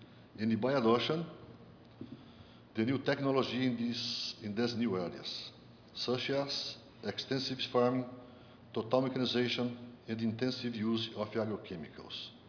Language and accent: English; Brazil; from Brazil, University of São Paulo.